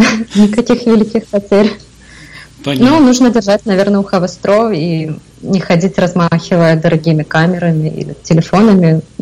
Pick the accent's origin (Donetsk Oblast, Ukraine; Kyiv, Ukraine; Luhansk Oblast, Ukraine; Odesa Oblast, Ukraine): Kyiv, Ukraine; moved away as an adult; now in Brazil; но вообще я из Киева, из Украины, я там родилась, выросла, училась, но последние 2 года я путешествую, поэтому вот сейчас я в Бразилии.